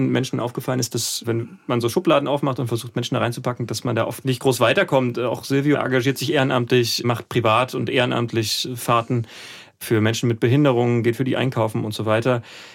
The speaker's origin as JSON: {"language": "German", "town": "Halle", "region": "Saxony-Anhalt", "country": "Germany", "said": "Wir nehmen gerade bei Halle auf, so der zweiten sehr großen Stadt hier. Tolle Unistadt, sage ich jetzt natürlich ein bisschen vorbelastet als Hallenser."}